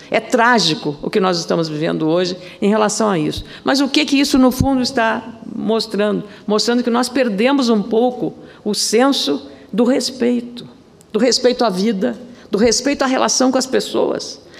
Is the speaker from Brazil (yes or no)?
yes; Brazil; eu sou brasileira.